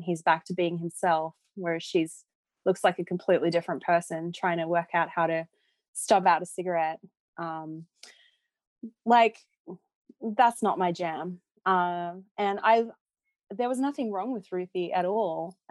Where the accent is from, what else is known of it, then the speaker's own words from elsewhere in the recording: Australia; I do live in the future technically, because I am Australian, obviously.